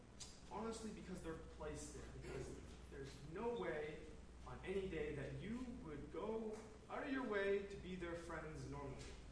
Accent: Toronto, Ontario, Canada; the fact that I'm Chinese, the fact that I'm from Toronto

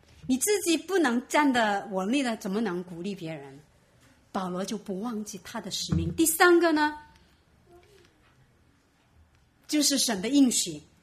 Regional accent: South Korea; Chinese is a second language; 特别是我是韩国人，韩国人呢性格比较急躁的

